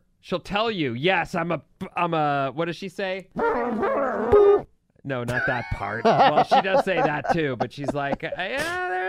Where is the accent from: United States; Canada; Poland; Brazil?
Poland; Hey, guys, longtime listener who loves you, and I'm from Poland.